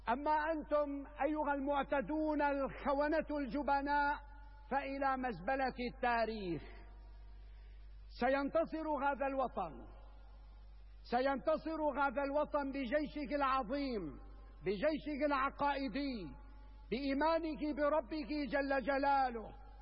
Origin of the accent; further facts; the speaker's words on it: Syria; ولن يجعلنا على الإطلاق كسوريين جميعا، لن يجعلنا ننهزم أو نصاب بالخور أمام كيدك وخبثك ومكرك.